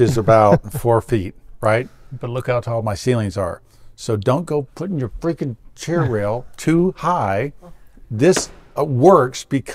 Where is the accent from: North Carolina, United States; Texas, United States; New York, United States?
Texas, United States; Well, I grew up in Texas as well.